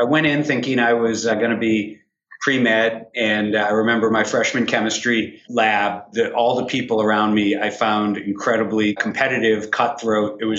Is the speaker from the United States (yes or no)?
yes; Worcester, Massachusetts, United States; So I grew up outside Worcester, Mass., God's country, as we call it, a mecca of business and finance.